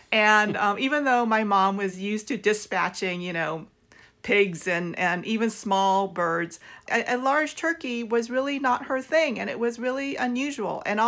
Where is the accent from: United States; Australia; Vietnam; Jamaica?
Vietnam; South Vietnam; moved away; to us, it was freezing because we came from South Vietnam, where it's either hot or hotter.